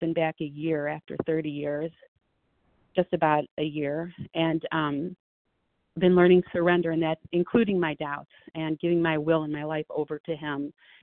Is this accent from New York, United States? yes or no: no; Ohio, United States; I'm from Ohio, compulsive eater on the recovery bus.